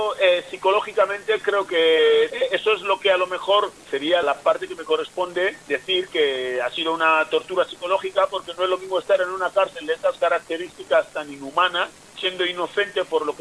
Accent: Equatorial Guinea; Y claro, yo soy guineano y tenía que hacer mi documentación guineana.

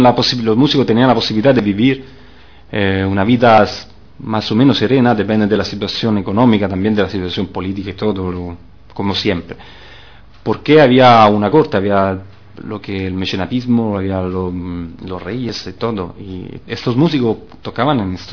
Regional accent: Italy; yo que soy italiano, tengo que decir que en Italia no es que no se conozca

